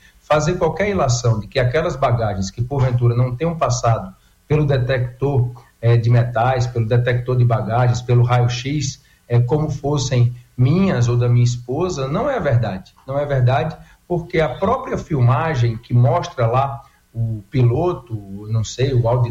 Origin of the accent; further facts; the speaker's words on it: Paraíba, Brazil; porque eu sou do sertão da Paraíba e eu sei o quanto as minhas emendas são importantes para melhorar a vida das pessoas